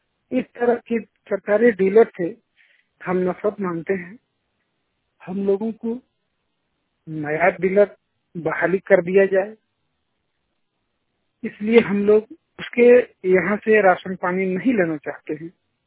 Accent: Hirapur, Jharkhand, India; ग्राम Hirapur, post कर्मचारी, जिला जामताड़ा।

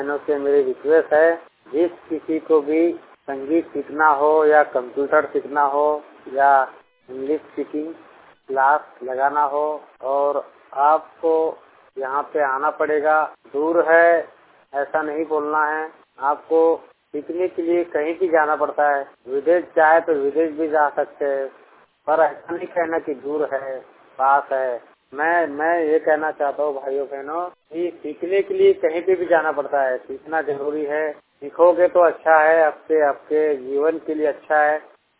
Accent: Pandhurna, Madhya Pradesh, India; MP Madhya Pradesh का रहने वाला हूँ, छिंदवाड़ा जिला पांडुरना।

